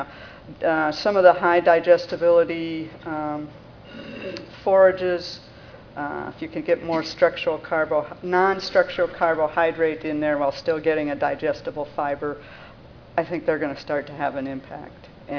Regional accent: Florida, United States; I was from Florida originally, yeah. So I know the kind of stuff that grows down there

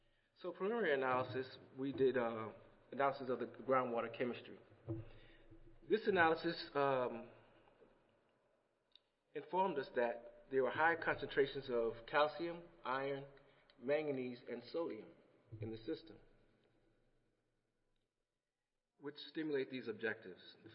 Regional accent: New Jersey, United States; Unfortunately, I'm from New Jersey, and you can't see New Jersey because it's littered with Superfund sites.

